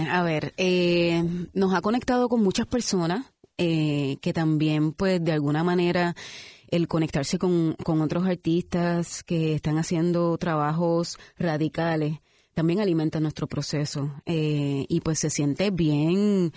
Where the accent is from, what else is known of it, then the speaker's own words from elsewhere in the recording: Puerto Rico; yo me cuestiono como artista puertorriqueña